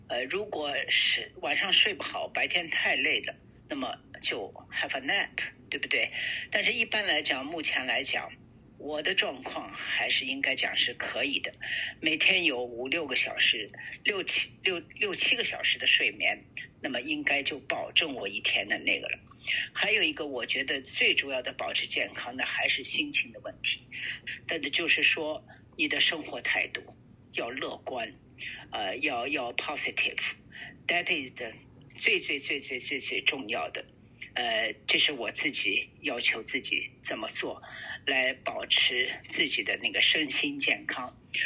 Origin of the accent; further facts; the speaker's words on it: Shanghai, China; 因为这是我们从小这个环境在上海长大的